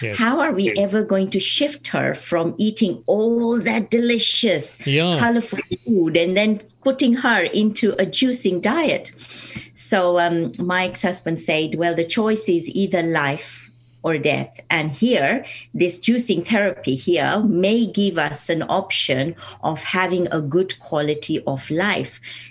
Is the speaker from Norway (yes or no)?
no; Kenya; And I come from Kenya.